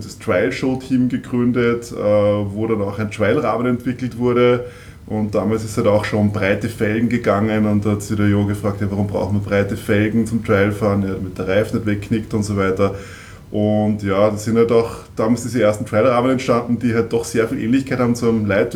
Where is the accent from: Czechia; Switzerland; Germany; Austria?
Austria; Kirchdorf an der Krems, Upper Austria; Naja, ich komme aus Kirchdorf an der Krems